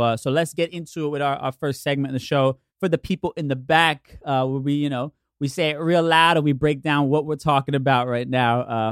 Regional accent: United States; born there

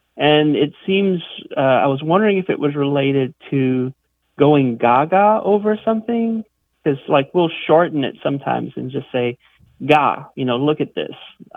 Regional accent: Louisiana, United States; now in Jacksonville, United States; Well, I grew up in South Louisiana, and we have this phrase that we say.

